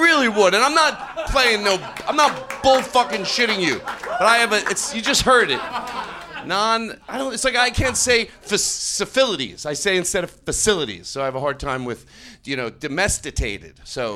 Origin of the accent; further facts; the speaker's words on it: Philadelphia, Pennsylvania, United States; people can hear my accent. I'm from Philadelphia, so if I go water.